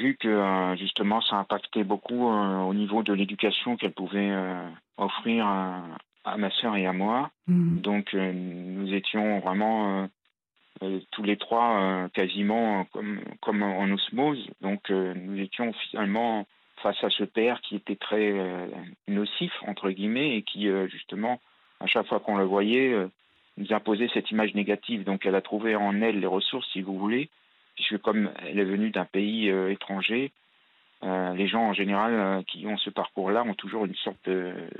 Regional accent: Paris, Île-de-France, France; born there; Et alors, donc, je suis né à Paris, d'une famille, en fait, de mixte, de parents immigrés, d'une mère de Bosnie et d'un père de Tunisie.

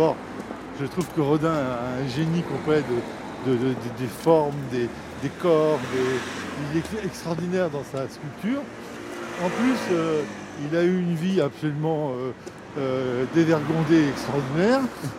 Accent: Paris, Île-de-France, France; Moi, je suis né en France, je suis français avant tout et parisien.

